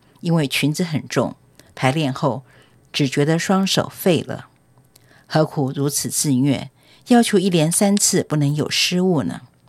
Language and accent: Chinese; Taiwan; 我是来自台湾的舞者。